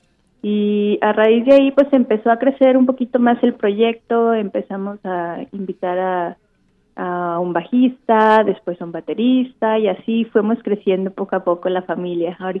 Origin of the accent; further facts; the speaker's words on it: Guadalajara, Jalisco, Mexico; moved away; Yo soy originaria de Guadalajara y cuando me vine a vivir aquí